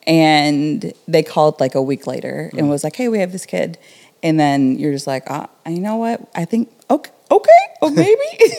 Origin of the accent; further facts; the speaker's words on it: Tennessee, United States; now in Rochester, United States; I am originally from Tennessee, grew up there, been in Rochester for about 15 years now.